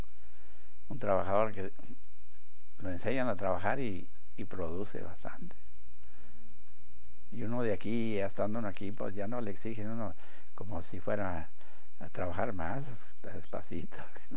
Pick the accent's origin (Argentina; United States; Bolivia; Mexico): United States; El Paso, Texas; born there; Le digo, no, pues es que yo nací en El Paso, Texas